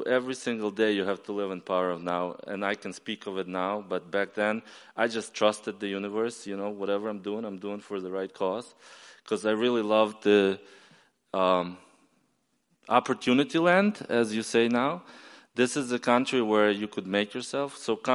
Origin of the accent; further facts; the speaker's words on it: Ukraine; now in United States; But 2008, very nice, I flew back to Ukraine, I explained to my grandfather why I didn't show up for 10 years